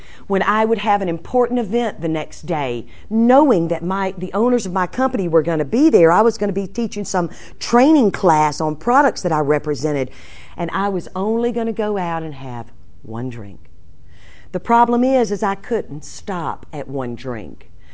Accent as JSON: {"language": "English", "town": "Greensboro", "region": "Georgia", "country": "United States", "tie": "born or raised there", "also_born_or_lived": "Macon", "said": "I was born in Macon and we moved to Greensboro, Georgia."}